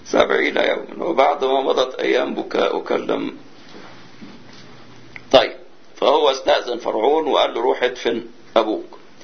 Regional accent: Upper Egypt, Egypt; فالمصريين احسن ناس في الحزن وبالذات في الصعيد، يعني انا جاي من الصعيد

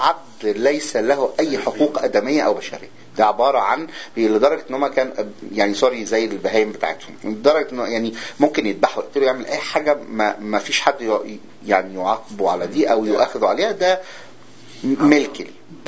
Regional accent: Egypt; ولغايه النهارده يعني الفلاحين عندنا في مصر

